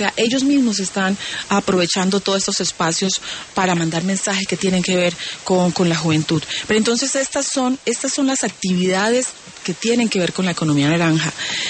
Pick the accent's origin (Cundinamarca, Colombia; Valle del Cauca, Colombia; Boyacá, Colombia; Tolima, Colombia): Valle del Cauca, Colombia; Buenaventura; el viernes estuve en mi tierra, en Buenaventura